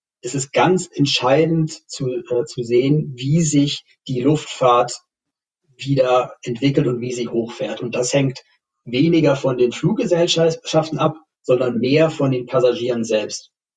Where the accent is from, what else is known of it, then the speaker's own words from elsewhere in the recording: Berlin, Germany; Als Berliner muss man sich ja auch beeilen, wenn man nochmal aus Tegel rausfliegen möchte.